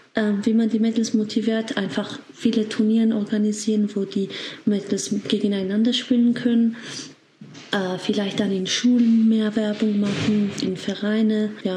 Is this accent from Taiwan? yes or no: no; Georgia; now in Germany; Frauen-internationale Meisterin im Schach. Ich komme ursprünglich aus Georgien, lebe ich aber in Deutschland seit fast 10 Jahren.